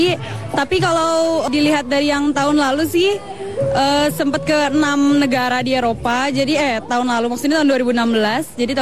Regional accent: Bandung, West Java, Indonesia; Iya, kita dari Bandung.

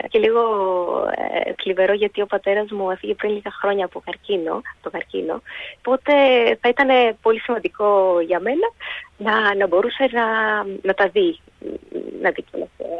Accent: Greece; moved away as an adult; also born or lived in Ireland; now in Australia; Είμαι από την Ελλάδα.

